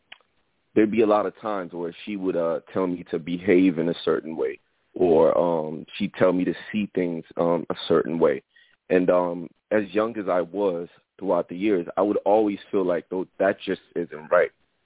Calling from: Paterson, New Jersey, United States; from Patterson.

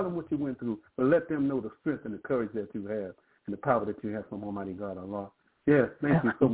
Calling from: East Cleveland, Ohio, United States; I'm calling from East Cleveland, Ohio.

